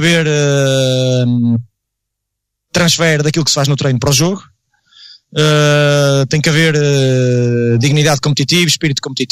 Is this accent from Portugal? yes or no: yes; Espinho, Norte, Portugal; Não, eu sou de Espinho, ando nas ruas de Espinho